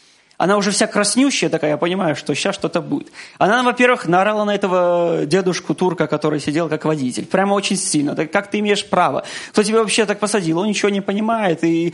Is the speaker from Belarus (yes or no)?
yes; Belarus; как истинные белорусы, просто впереди сидели, молчали, наблюдали за всем этим, да.